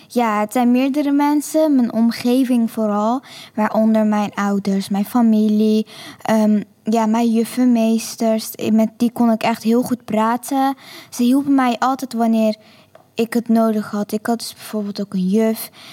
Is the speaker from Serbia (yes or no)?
no; Turkey; now in Netherlands; ik ben 12 jaar oud. Ik kom uit Turkije.